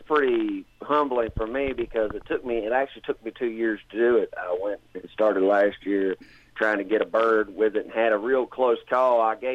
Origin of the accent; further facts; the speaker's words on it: Virginia, United States; Yeah, I grew up down there in Virginia about an hour outside of Richmond.